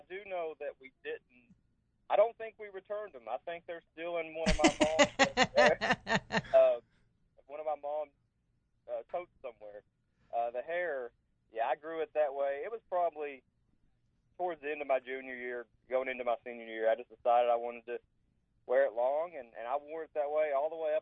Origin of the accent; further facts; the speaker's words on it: Inez, Kentucky, United States; I'm from Inez, Eastern Kentucky.